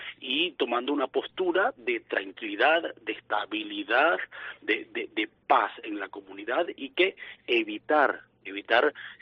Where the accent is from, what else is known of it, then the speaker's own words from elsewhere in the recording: Calabozo, Guárico, Venezuela; now in Caracas, Venezuela; Allá tengo mi familia en mi pueblo, en Calabozo, el estado Guárico.